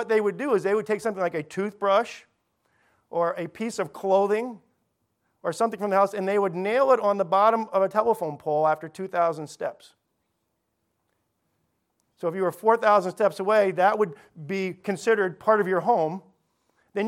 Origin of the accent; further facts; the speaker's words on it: Los Angeles, California, United States; growing up in Los Angeles, this was actually in place.